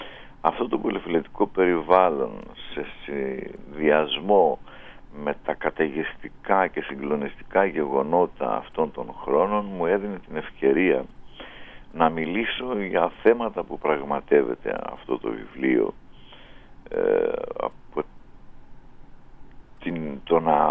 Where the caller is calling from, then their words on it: Greece; Σας ακούω από το χωριό μου, Μελάτε Σάρτα, σε ένα μικρό χωριό στα ημιωρινά.